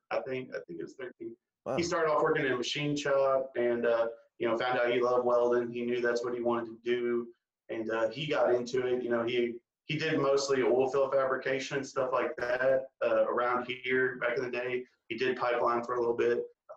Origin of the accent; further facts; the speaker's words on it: Luling, Texas, United States; also born or lived in College Station, United States; I mean, it's a great place to live, other than the fact that everybody says it stinks. But other than that, you know, regular old small town Texas, you know, grow up and fishing